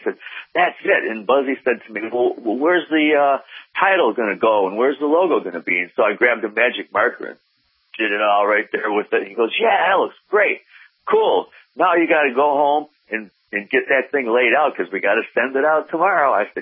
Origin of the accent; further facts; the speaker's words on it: Detroit, Michigan, United States; I said, well, I'm from Detroit. This is my first time out here